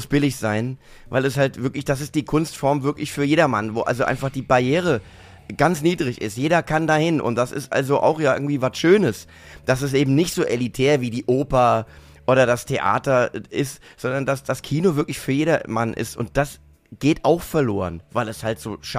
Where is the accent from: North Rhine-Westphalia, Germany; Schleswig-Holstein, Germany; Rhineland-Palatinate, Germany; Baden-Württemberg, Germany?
Rhineland-Palatinate, Germany; Mainz; Bei uns in Mainz gab es Vorstellungen, ab 16 durftest du, also wenn Filme ab 16 gezeigt wurden, durftest du rauchen.